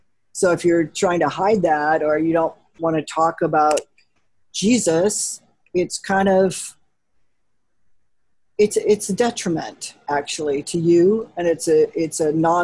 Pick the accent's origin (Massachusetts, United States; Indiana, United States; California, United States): California, United States; I grew up in California in a two lovely parents kind of thing.